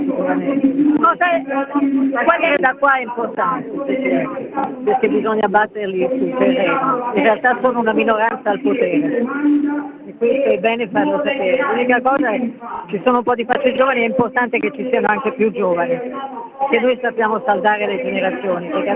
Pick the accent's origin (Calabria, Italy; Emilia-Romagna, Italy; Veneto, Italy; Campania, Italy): Emilia-Romagna, Italy; Bologna; Io vengo da Bologna.